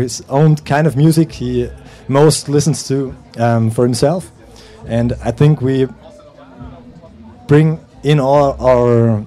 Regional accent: Stuttgart, Baden-Württemberg, Germany; English is a second language; from Stuttgart too.

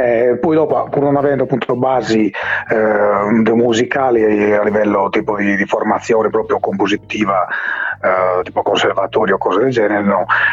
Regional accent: Bitti, Sardinia, Italy; Allora, io sono di Biti.

